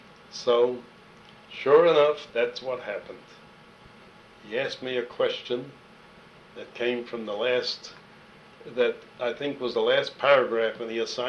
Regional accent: Brooklyn, New York, United States; moved away as an adult; I said, "That's where I'm from, Bronzeville." says, yeah. I said, yeah, I'm from Brownsville. He said, what school did you go to in Brownsville? I said, well, I came to Pittsburgh to go to Pitt, but I went to Boys High.

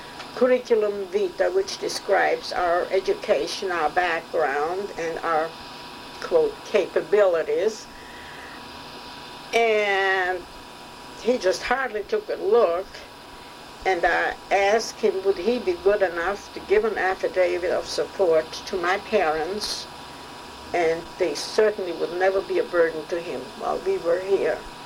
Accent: Vienna, Austria; moved away as an adult; that I am a refugee from Vienna

